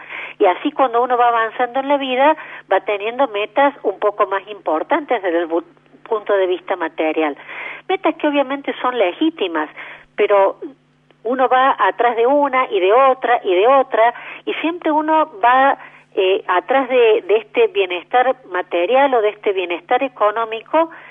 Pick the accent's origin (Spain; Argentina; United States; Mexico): Argentina; nosotros como argentinos tenemos la característica de ser naturalmente solidarios